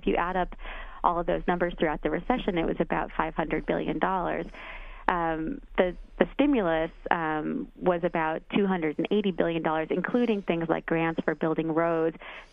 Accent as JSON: {"language": "English", "region": "California", "country": "United States", "tie": "born or raised there", "said": "I was thinking actually of Governor Schwarzenegger, my home state of California"}